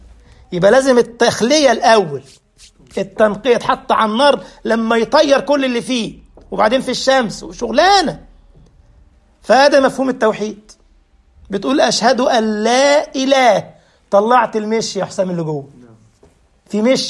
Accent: Egypt; إحنا عندنا في مصر حاجة اسمها البلاص.

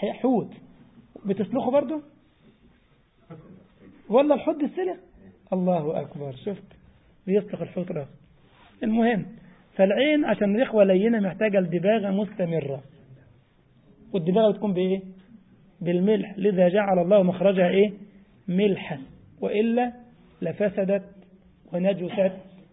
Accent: Egypt; يعني اللحام عندنا في مصر هو الحداد اللي بيلحم

